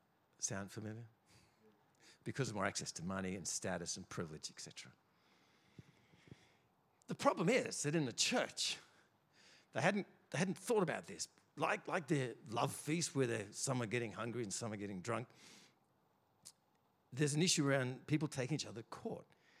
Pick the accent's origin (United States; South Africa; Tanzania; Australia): Australia; You think, oh, we're from the West. We're from Australia. We're a Christian country. So everything we do then is okay. It's normal.